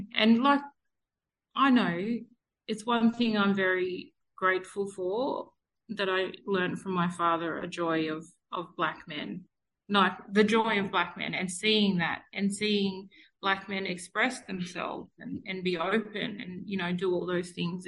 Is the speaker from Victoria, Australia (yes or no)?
no; Armidale, New South Wales, Australia; also born or lived in Sydney; So I was born in Sydney, and we spent a little bit of time like in the inner west around Redfern in the 80s and stuff, and then went out to a little town called Armidale.